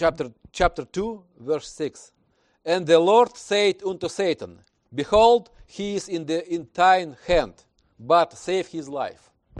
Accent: Russia; now in Texas, United States; I'm Russian Texan. Both. Yeah, I'm Russian, but I'm big, same Texas.

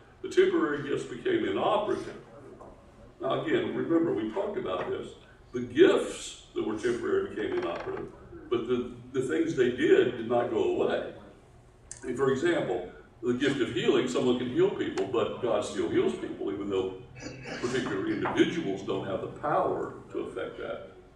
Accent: West Virginia, United States; also born or lived in North Carolina; now in Texas, United States; years before the people in North Carolina thought of me as one of them instead of an outsider, because I came from West Virginia.

